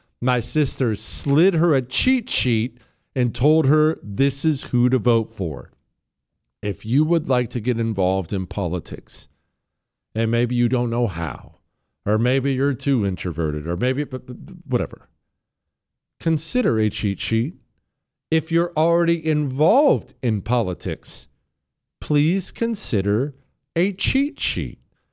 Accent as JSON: {"language": "English", "country": "United States", "said": "But by the way, I still eat fast food. I'm still an American."}